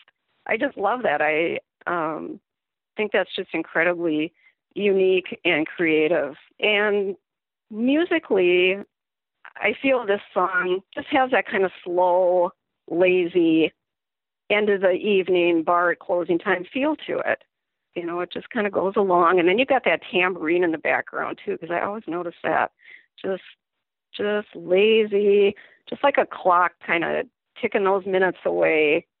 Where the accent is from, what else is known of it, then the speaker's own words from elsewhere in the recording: Annandale, Minnesota, United States; I am from Annandale, Minnesota.